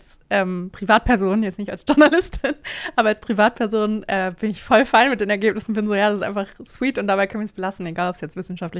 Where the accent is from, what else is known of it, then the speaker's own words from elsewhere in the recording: Bremen, Germany; ich komme aus Bremen